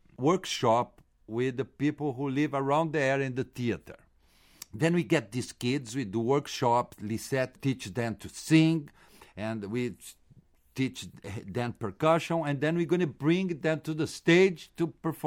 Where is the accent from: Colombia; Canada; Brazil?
Brazil; English is a second language; now in New York City, United States; I come from Brazil where I have the rainforest, the wind, the water, the river. But now I live in New York City.